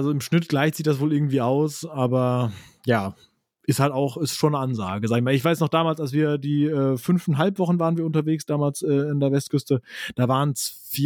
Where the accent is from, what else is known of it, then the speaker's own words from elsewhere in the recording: Germany; vielleicht hört man raus, ich bin Deutscher